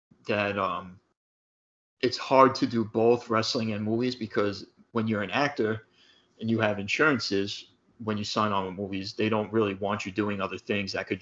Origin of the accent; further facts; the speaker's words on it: New York, United States; and it probably is biased because we're from New York and I love New York